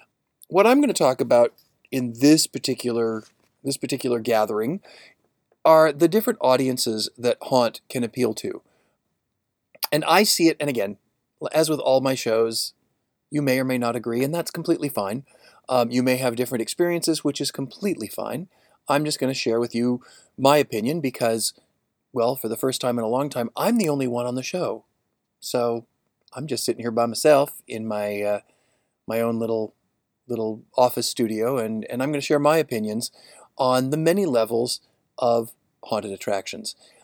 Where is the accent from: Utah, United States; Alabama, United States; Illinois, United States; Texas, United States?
Illinois, United States; Chicago; And of course, I grew up in Chicago, so when it was October, it was dark.